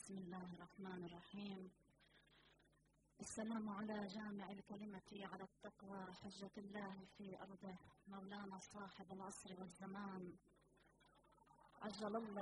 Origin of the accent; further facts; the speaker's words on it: Lebanon; ونشكر الله أنا والوفد المرافق من لبنان